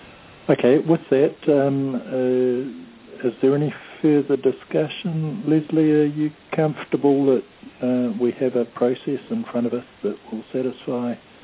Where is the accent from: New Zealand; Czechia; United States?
New Zealand; accent: Kiwi; I really would hate to get my Kiwi accent and Kiwi tongue around 2 of those 3 names